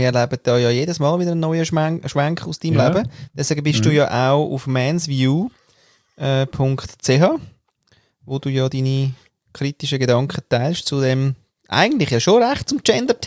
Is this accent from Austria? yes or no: yes; Austria; Was soll ich dir da als Österreicher sagen?